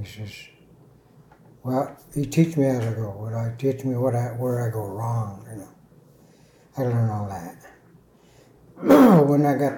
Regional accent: Chistochina, Alaska, United States; also born or lived in Shoshana; I was born in Shoshana. I came down to Chistochina in 1952. That's when Bell, Joe, and Maggie took me.

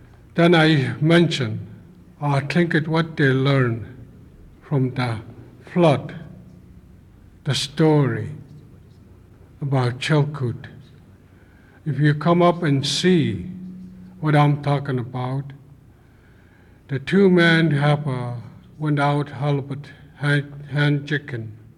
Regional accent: Haines, Alaska, United States; I'm from Haines.

